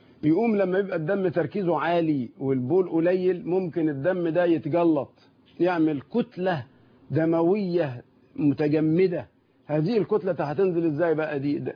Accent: Damietta Governorate, Egypt; جالي طفل من كفر البطيخ عندنا في دمياط

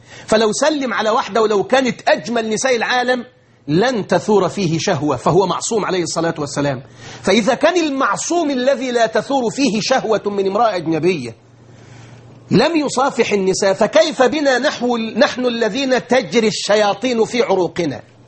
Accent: Egypt; احنا الاقباط اللي هم ساكنين مصر، احنا ابناء مصر الاصليين

